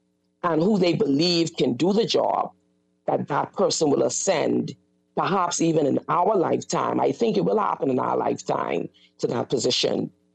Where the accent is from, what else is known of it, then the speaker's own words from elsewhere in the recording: New Providence, Bahamas; born there; I am still a daughter of the soil. Even though I was born in New Providence, my grandparents hail from Water Key, Grand Bahama.